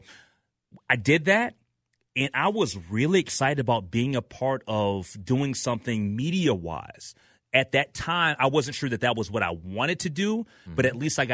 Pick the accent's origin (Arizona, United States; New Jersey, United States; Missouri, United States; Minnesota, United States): Minnesota, United States; also born or lived in Memphis, Tennessee; And I'm a Minnesotan. So, you know, I was actually born in Memphis, Tennessee. I was not born here, but never lived in Memphis.